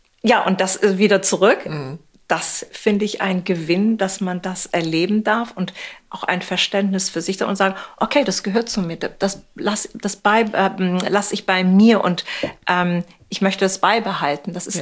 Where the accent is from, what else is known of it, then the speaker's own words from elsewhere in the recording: Hamburg, Germany; born there; Ich bin tatsächlich erst in Hamburg geboren.